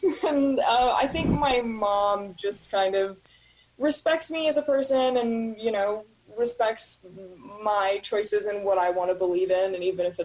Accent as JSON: {"language": "English", "town": "Austin", "region": "Texas", "country": "United States", "tie": "born or raised there", "said": "I'm actually born and raised here in Austin."}